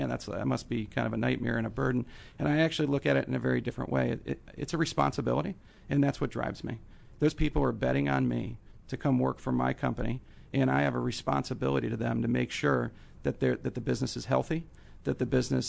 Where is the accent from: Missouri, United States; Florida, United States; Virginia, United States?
Virginia, United States; McLean; also born or lived in Connecticut; I was born in Connecticut, but I moved here when my parents were divorced when I was six. And I grew up in McLean.